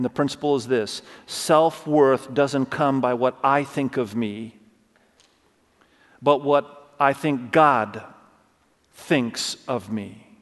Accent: Indonesia; We lived in Indonesia. Many of you know I grew up in Indonesia. My parents were global staff in Indonesia.

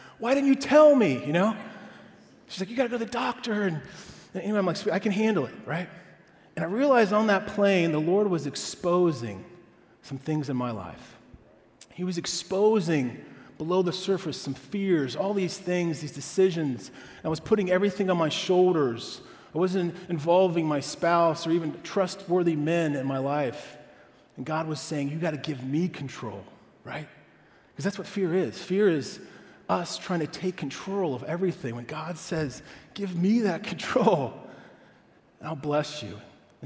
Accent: Ohio, United States; Especially, I'm from Ohio originally, so it wasn't as hard for me.

